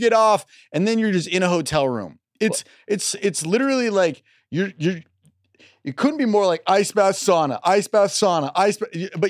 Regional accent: Jacksonville, Florida, United States; Jacksonville, my hometown, Jacksonville, Florida

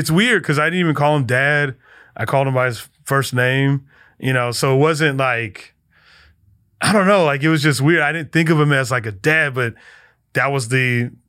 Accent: Mesa, Arizona, United States; You know, I mean, we grew up in a poor area in Mesa, Arizona.

